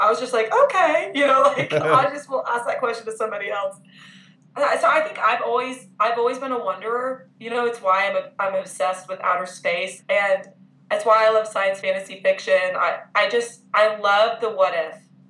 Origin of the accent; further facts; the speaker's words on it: Texas, United States; growing up in Texas as a Christian, and then we ended up switching from that charismatic church to an all-white 5-point Calvinist Presbyterian church.